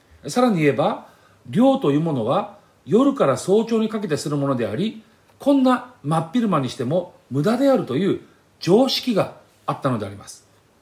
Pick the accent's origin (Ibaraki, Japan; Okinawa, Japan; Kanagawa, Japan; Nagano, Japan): Ibaraki, Japan; 海のある茨城で育ちました私は比較的よく海水浴に行きましたが